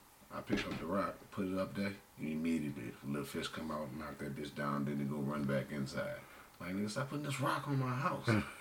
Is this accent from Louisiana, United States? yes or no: yes; New Orleans, Louisiana, United States; I felt that I was from New Orleans. I could go to Puerto Rico and walk around.